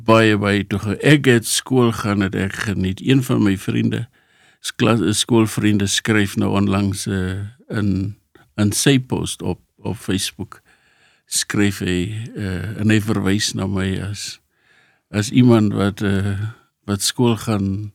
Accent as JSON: {"language": "Afrikaans", "town": "Cape Town", "region": "Western Cape", "country": "South Africa", "tie": "born there", "said": "Ek is daar in Kaapstad gebore, die stad waar vanaf my moeder kom, en op 'n oktobermoggend."}